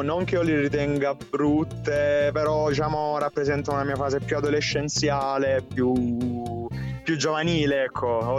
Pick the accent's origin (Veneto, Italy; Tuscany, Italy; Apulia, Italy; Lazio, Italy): Apulia, Italy; Squinzano; Fra Lecce e Brindisi, di Squinzano.